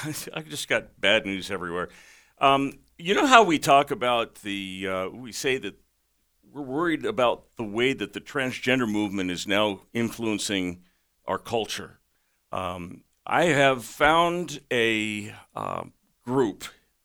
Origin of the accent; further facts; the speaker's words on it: California, United States; Well, I am from California.